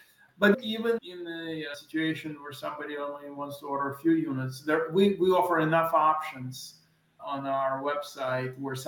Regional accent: Ukraine; I'm myself from Ukraine and I've been around the world.

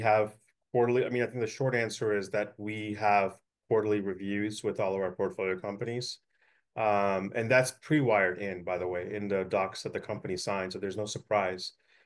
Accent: California, United States; I grew up in the Bay Area, right? And my background, having left the Bay Area to go to college

